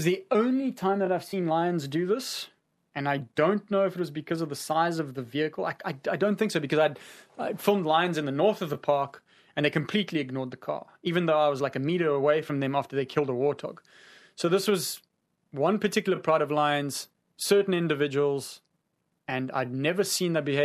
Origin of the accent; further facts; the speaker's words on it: South Africa; Like myself, I'm a South African. I'm certainly not a Ugandan.